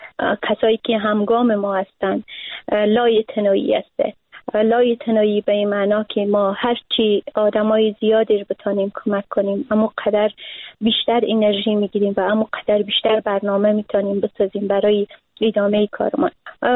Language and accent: Persian; Afghanistan; اوقدر با محیط افغانستان و با محیط فرهنگی کشورمان متاسفانه در دهه‌های جنگ قربانی شده ایم